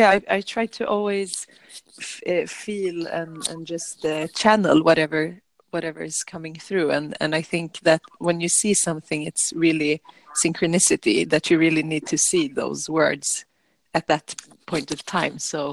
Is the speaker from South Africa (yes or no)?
no; Sweden; so I'm from Sweden